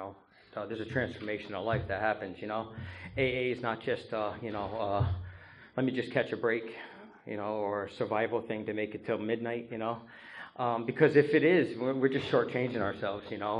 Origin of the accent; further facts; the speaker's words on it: New Haven, Connecticut, United States; I grew up down in New Haven. I am 43 years old.